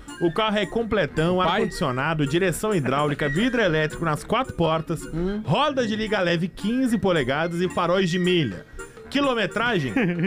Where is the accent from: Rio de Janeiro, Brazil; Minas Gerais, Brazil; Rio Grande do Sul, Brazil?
Rio Grande do Sul, Brazil; Sapucaia; Desde já agradeço, sou de Sapucaia.